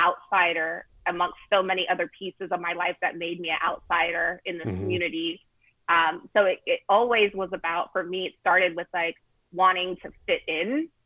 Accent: San Diego, California, United States; I grew up in San Diego.

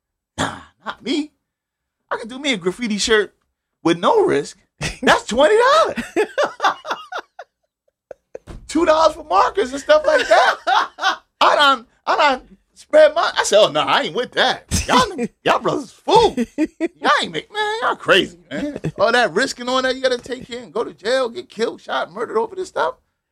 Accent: Connecticut, United States; I'm from Connecticut, so I don't see what's going on.

